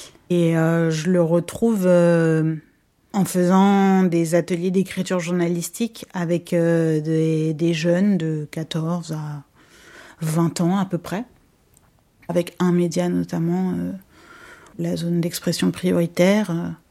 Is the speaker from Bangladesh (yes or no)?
no; Paris, Île-de-France, France; Moi, j'ai grandi à Ménilmontant, dans le 20e arrondissement à Paris. Je peux te parler des quartiers populaires parisiens, je peux te parler de Paris.